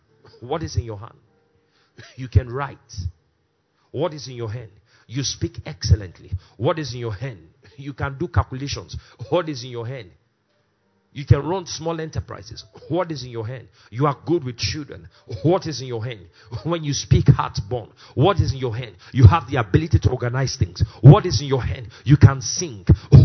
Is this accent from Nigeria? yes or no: yes; Nigeria; born there; I was born in Nigeria. That is to my advantage.